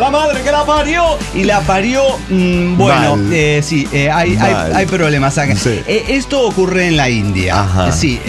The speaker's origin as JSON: {"language": "Spanish", "country": "Argentina", "said": "Mire que soy argentino"}